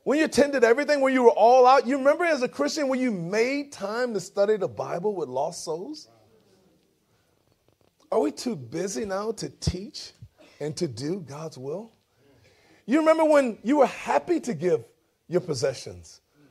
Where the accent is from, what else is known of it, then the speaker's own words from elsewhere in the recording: New Orleans, Louisiana, United States; I grew up in New Orleans. I'm a New Orleans Saints fan. I grew up in New Orleans.